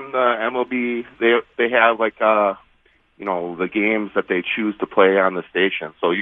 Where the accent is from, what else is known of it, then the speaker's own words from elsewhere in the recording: Dallas, Texas, United States; I'm actually here for work, but I'm from West Dallas.